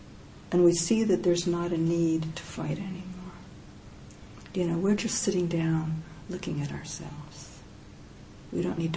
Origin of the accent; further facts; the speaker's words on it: United States; moved away as an adult; now in England, United Kingdom; I'm an American monk, you know, living in England.